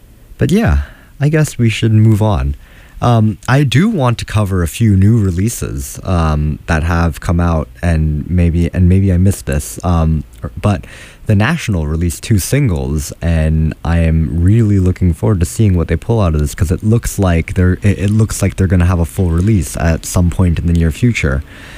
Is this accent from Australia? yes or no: no; Hong Kong; just because I'm from Hong Kong, this is far enough away from home for me